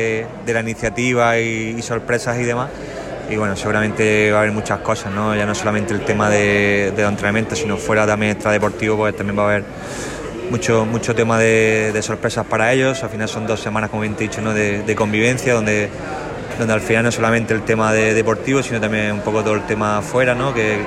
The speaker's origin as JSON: {"language": "Spanish", "region": "Andalusia", "country": "Spain", "said": "Bueno, al final como andaluz me encantaría, ¿no?"}